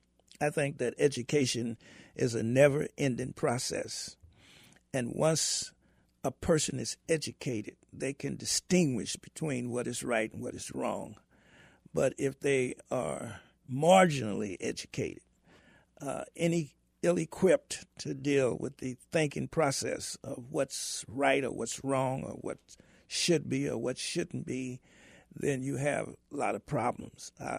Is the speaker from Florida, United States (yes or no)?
no; Texas, United States; born there; I was born in Texas in a very small town where you couldn't even go on one side of the street.